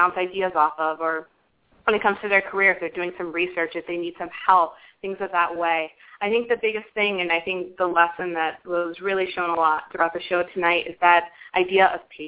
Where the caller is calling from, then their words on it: Illinois, United States; I'm calling from Illinois.